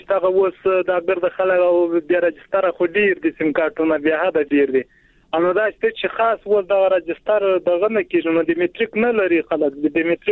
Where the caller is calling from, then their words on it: Helmand, Afghanistan; هم د هلمند